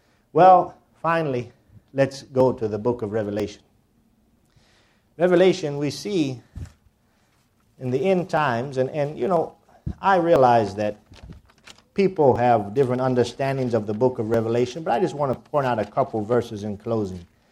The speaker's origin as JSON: {"language": "English", "region": "North Carolina", "country": "United States", "said": "I'm from North Carolina. I can do that."}